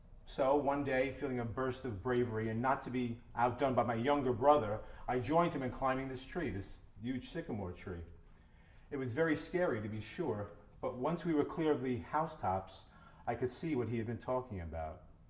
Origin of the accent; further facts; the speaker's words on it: Staten Island, New York, United States; When I was growing up in Staten Island, we had several sycamore trees on our street, and we had a very, very huge one in our backyard.